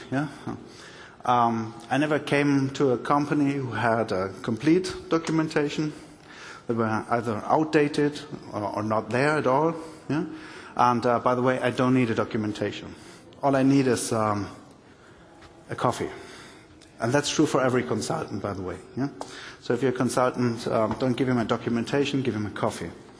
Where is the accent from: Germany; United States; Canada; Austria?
Germany; English is a second language; currently I'm working for a Technidata IT service, which is in Karlsruhe in Germany, so excuse my accent.